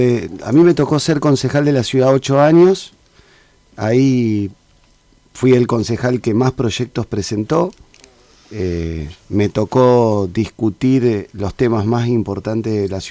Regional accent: Santa Fe, Argentina; De Villa Setúbal. De Villa Setúbal, ahí pegadito a Villadora.

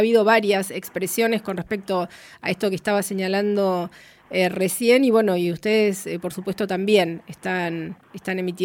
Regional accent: Argentina

